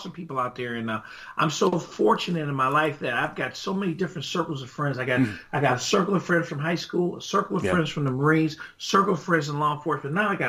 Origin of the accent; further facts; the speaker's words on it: Detroit, Michigan, United States; Growing up in Detroit, my father was a World War II veteran.